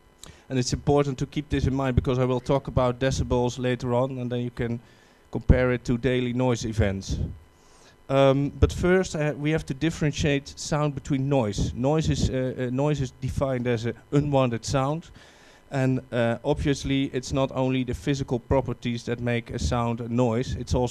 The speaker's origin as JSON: {"language": "English", "town": "'s-Hertogenbosch", "region": "North Brabant", "country": "Netherlands", "second_language": "English", "said": "I'm from the Netherlands, from 's-Hertogenbosch."}